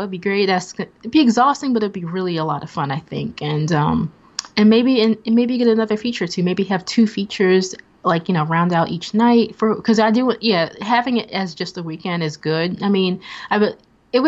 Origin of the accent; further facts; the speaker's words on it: Philadelphia, Pennsylvania, United States; I'm coming from Philly, so it's in Brattleboro, Vermont.